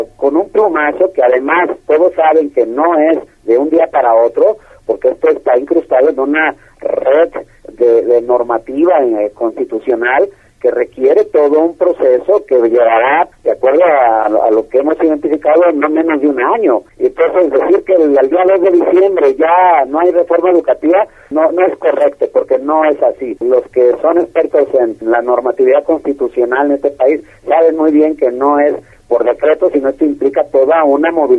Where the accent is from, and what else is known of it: Mexico